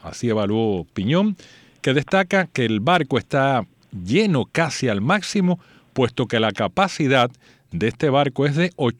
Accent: Holguín, Cuba; podría descargar en la bahía de Nipe, mire usted, de donde soy yo, o en Matanzas.

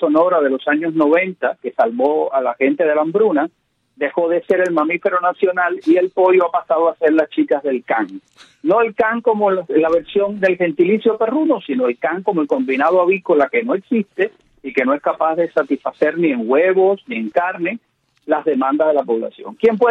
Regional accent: Cuba; yo como cubano de a pie no puedo protestar

